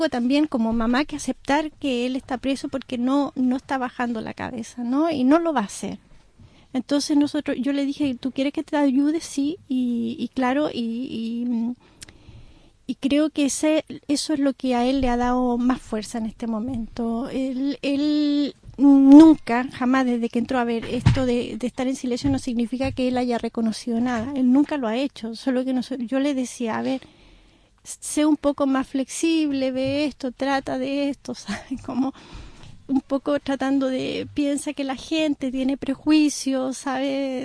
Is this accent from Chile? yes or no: yes; Chile; O sea, yo soy chilena